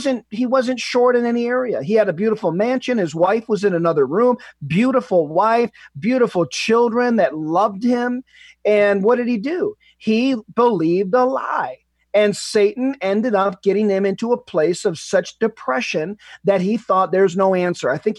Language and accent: English; United States; now in Canada; Canada now and we're citizens of Canada, but we're originally from the U.S.